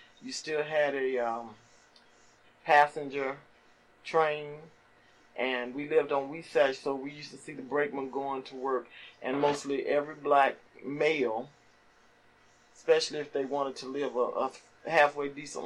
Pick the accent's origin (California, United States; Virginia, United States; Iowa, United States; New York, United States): Virginia, United States; Norfolk; born there; I was born in Norfolk, Virginia. February 18th, 1948.